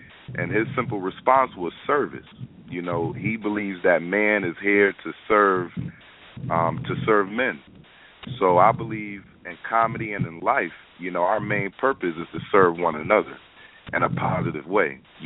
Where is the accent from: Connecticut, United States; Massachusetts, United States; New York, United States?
Connecticut, United States; Hartford; So I grew up in Hartford, Connecticut. You know, it's a.k.a. also known as Homicide Hartford.